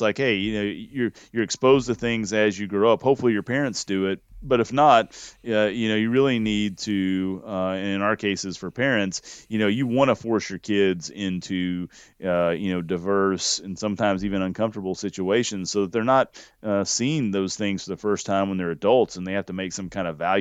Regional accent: Georgia, United States; also born or lived in South Texas; I was born in Georgia and lived there for a while, moved to South Texas, and then moved back to Georgia and back to South Texas.

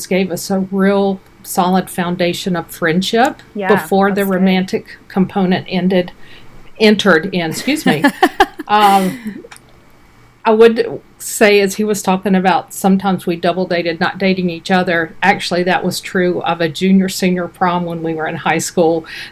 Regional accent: Shelby, North Carolina, United States; I grew up in Shelby. John and I both did.

